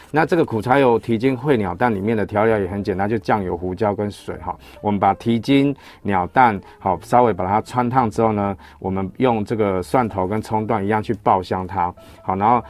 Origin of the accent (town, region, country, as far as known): Taiwan